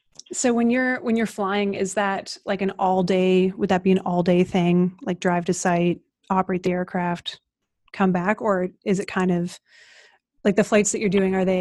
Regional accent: Halifax, Nova Scotia, Canada; He's in my hometown of Halifax, Nova Scotia

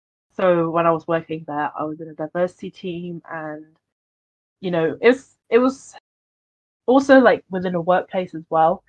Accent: United Kingdom; born there; And myself being British born Chinese, identity has always been a struggle of mine.

